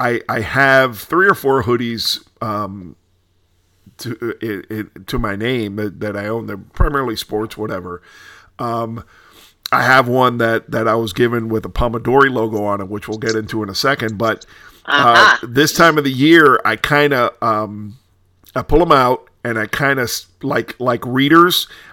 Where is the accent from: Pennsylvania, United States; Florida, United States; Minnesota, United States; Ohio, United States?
Florida, United States; Miami; I grew up in Miami